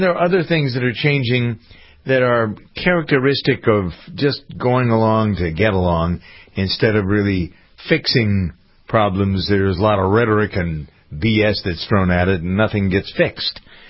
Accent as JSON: {"language": "English", "town": "Framingham", "region": "Massachusetts", "country": "United States", "tie": "born or raised there", "said": "I was thinking as I was watching the state of the city address here in my hometown of Framingham"}